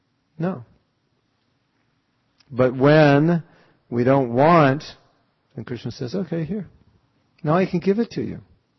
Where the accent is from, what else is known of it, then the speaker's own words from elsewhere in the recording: Los Angeles, California, United States; I grew up here in Los Angeles, and at least in those days, if you grew up in Los Angeles, there was probably 80% chance you would become a surfer.